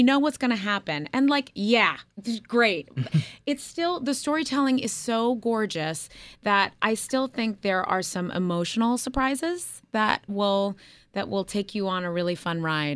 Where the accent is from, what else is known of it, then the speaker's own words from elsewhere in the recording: Fresno, California, United States; I'm from Fresno. So oh. I mean, I can't help it. I'm not going to lie about it.